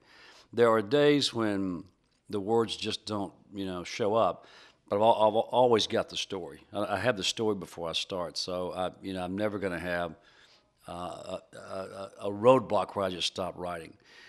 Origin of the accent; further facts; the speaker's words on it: Memphis, Tennessee, United States; the first review was from my hometown paper, the Memphis Commercial Appeal